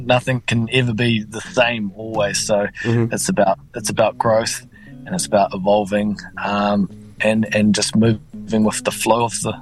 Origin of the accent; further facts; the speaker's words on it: Tamaki, Auckland, New Zealand; That specific to the rohe that I'm from up north. So growing up in Tamaki, like, I was kind of educated in te reo and Māori